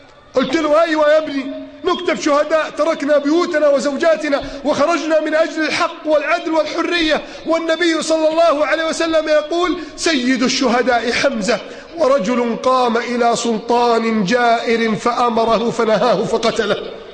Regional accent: Alexandria, Alexandria Governorate, Egypt; زي ما كان بيحصل عندنا في اسكندريه، انتخابات كانت في الشتاء

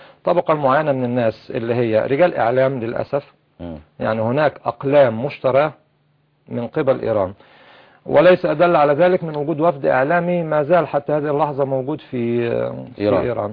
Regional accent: Egypt; احنا كلنا كمصريين نهتم

